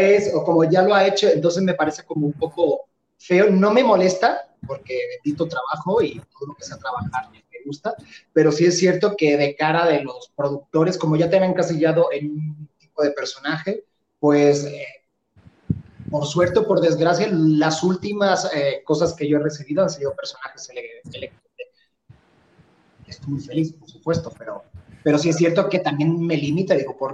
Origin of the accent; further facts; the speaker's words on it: Seville, Andalusia, Spain; also born or lived in Madrid; now in Mexico City, Mexico; yo soy sevillano, pero sí viví en Madrid.